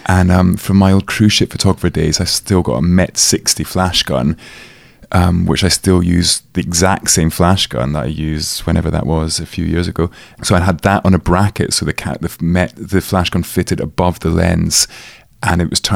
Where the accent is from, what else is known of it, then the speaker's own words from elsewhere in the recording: Edinburgh, Scotland, United Kingdom; I'm not quite sure when we moved, but then I grew up in Edinburgh. So age of 17, and then went to university